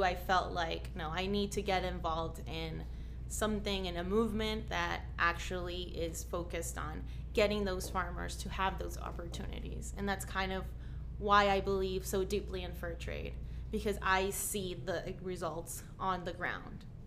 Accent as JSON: {"language": "English", "country": "Venezuela", "said": "I come from Venezuela. My family are actual producers."}